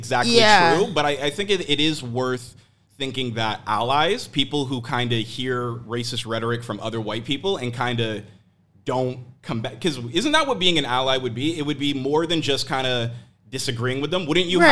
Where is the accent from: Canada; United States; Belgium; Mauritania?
Canada; Oakville, Ontario; I grew up in Oakville, which is a very white city.